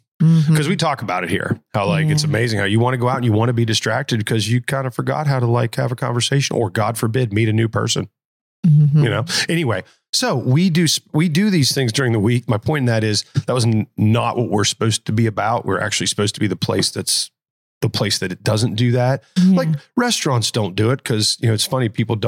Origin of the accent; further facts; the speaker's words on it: Pennsylvania, United States; now in Virginia, United States; I'm from Pennsylvania, where there were bars. I came to Virginia.